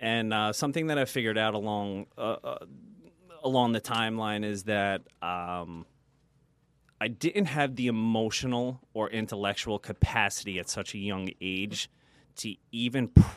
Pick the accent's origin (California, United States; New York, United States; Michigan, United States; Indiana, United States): New York, United States; Long Island; Born and raised on Long Island. My father was a New York City fireman.